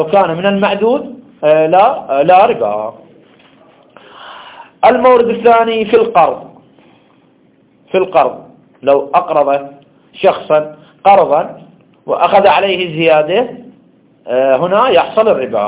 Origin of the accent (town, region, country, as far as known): Iraq